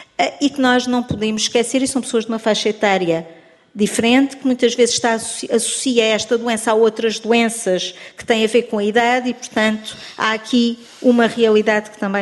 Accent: Montijo, Setúbal, Portugal; Eu sou do distrito de Setúbal e eu sou do Montijo.

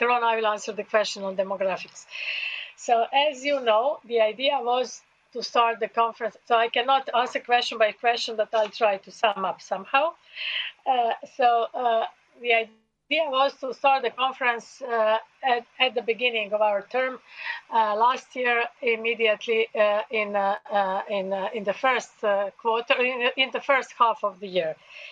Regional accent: Dubrovnik, Dubrovnik-Neretva County, Croatia; English is a second language; start from Dubrovnik, from my hometown, because at that time Croatia was had the presidency of European Union

